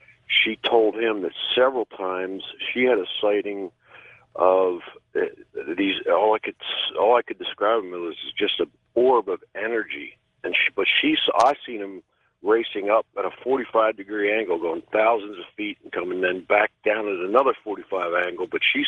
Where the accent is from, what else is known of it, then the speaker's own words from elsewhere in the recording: Las Vegas, Nevada, United States; I grew up actually in Vegas.